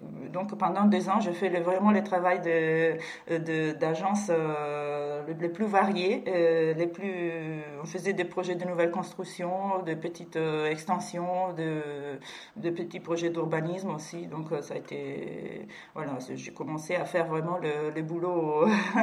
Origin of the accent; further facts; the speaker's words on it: Italy; French is a second language; je suis italienne d'origine et j'ai fait mes études donc à Venise, à l'école d'architecture de Venise. Je vais avoir dans quelques jours 50 ans